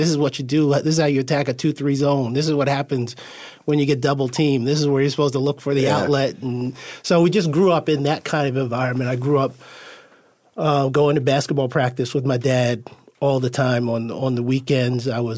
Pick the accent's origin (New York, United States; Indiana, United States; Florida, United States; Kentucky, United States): New York, United States; Roosevelt; And growing up, I grew up in Roosevelt. It was really a really sort of tough town. It's not an easy place to grow up.